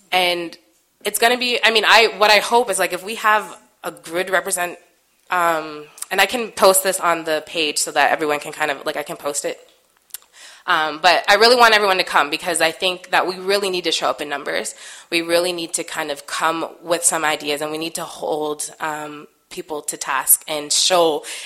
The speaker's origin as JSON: {"language": "English", "town": "North Preston", "region": "Nova Scotia", "country": "Canada", "said": "I'm from North Preston, and so I think that historically, you know, I hear stories about how my grandparents would talk about their parents, taking their horse and buggy on the street from North Preston over"}